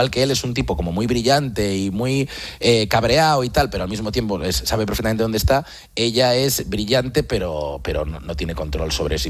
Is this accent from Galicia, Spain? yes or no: yes; Vigo, Galicia, Spain; Al final yo nací en Vigo, mis padres de Vigo, mis hermanos de Vigo, mis sobrinos de Vigo. El único que se ha ido fuera soy yo.